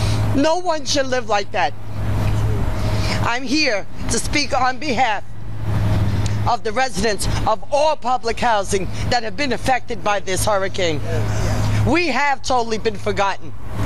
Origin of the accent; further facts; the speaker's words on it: Coney Island, New York, United States; I'm not from the Rockaways, I'm from Coney Island. We suffered also.